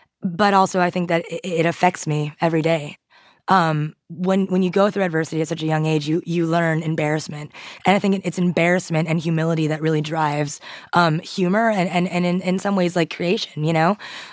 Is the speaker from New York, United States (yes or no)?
yes; Queens, New York, United States; My grandma lost her restaurant. She went bankrupt. The electricity got cut off her house. That's why she had to move into Queens to raise me.